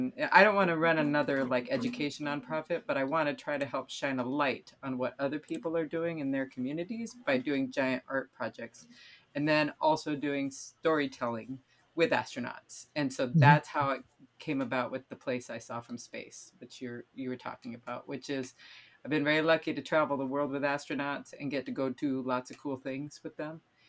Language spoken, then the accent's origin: English; South Dakota, United States; So I grew up in South Dakota. Yep. As far away from the ocean as you can get in North America.